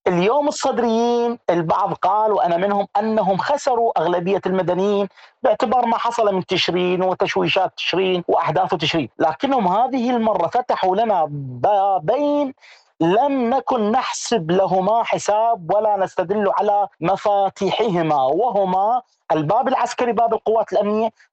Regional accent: Iraq; أجاوبك كعراقي وراح أجاوبك تحليل سياسي

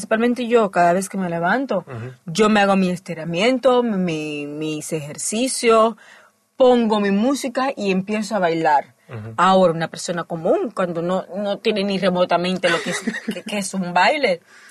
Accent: Cuba; no, señora, yo soy cubana. ¡Cubana! ¡Qué bien, Fidel Castro!

